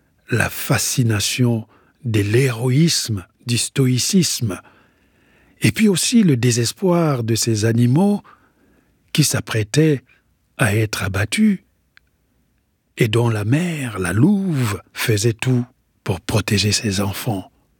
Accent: Pointe-Noire, Republic of the Congo; J'étais encore au Congo, dans la ville portuaire de Pointe-Noire. Devant le cinéma Rex, un des cinémas des quartiers populaires de ma ville natale

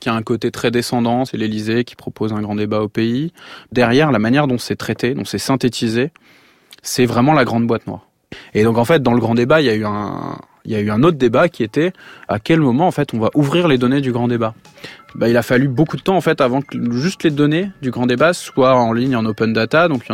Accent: France

